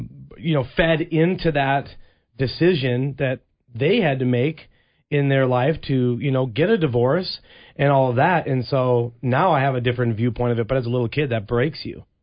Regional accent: Stillwater, United States; Growing up in Stillwater was amazing. Stillwater is a beautiful town.

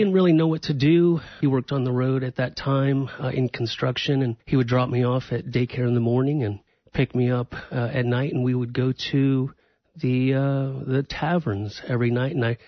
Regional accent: Charleston, Illinois, United States; I was born and raised in Charleston, Illinois. It's about 3 hours south of Chicago, out in the cornfields, but it's home. Growing up, I was an only child.

